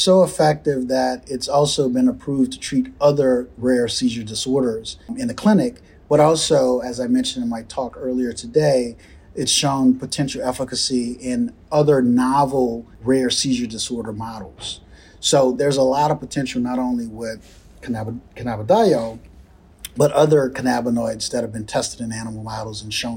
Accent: New Orleans, Louisiana, United States; So I actually completed a PhD at the LSU Medical Center in New Orleans, Louisiana, which is my hometown.

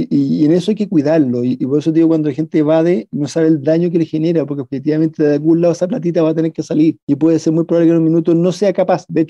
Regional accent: Chile; muchas veces aquí en Chile

